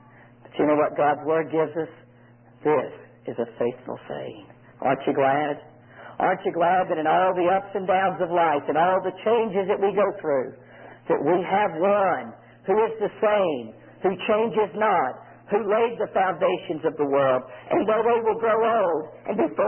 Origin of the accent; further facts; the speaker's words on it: Southern United States, United States; born there; I was born November 25th. And I thought, well, I wonder if it was a frosty morn when I was born in Dixie